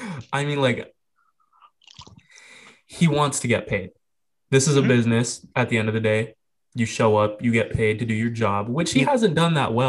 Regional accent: Hawthorne, California, United States; I'm from Hawthorne, so seeing him run through the streets of Hawthorne

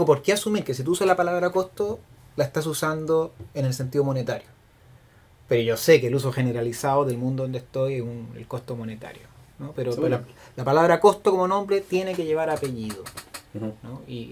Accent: Viña del Mar, Valparaíso, Chile; moved away as an adult; now in Valdivia, Chile; Nací y me crié en Viña del Mar, Concón.

